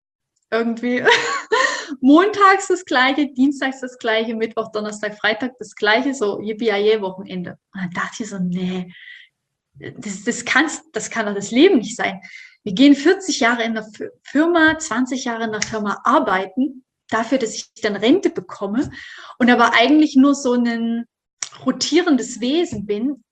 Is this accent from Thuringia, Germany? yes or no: yes; Thuringia, Germany; now in Stuttgart, Germany